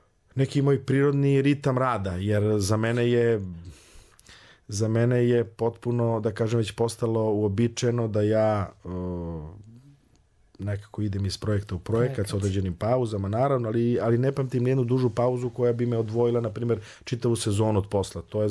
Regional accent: Vranje, Southern and Eastern Serbia, Serbia; Ja sam odrastao u Vranju

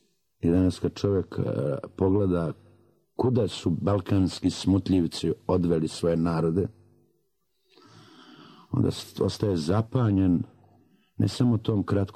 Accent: Herzegovina, Bosnia & Herzegovina; Mi Hercegovci kao i Crnogorci volimo estradu

